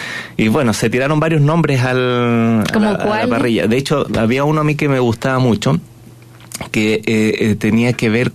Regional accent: Chile; nosotros como chilenos somos 50 y 50

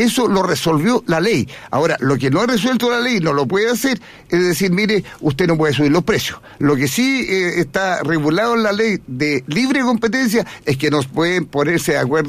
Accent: Temuco, Araucanía, Chile; now in Santiago, Chile; Yo soy de Temuco y Temuco no se cobra por el estacionamiento

